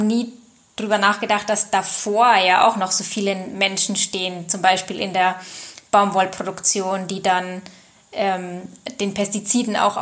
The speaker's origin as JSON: {"language": "German", "town": "Lenggries", "region": "Bavaria", "country": "Germany", "tie": "born or raised there", "said": "Ich bin ja in Lenggries aufgewachsen. Das ist so ein 9000-Einwohner-Dorf, eine Stunde weg von München."}